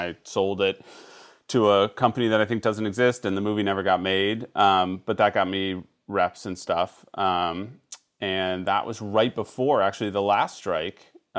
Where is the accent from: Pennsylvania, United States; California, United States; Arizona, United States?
California, United States; San Francisco; also born or lived in Chicago / New York; I grew up in San Francisco for the first 8 years, and then Chicago, and then lived in New York and here.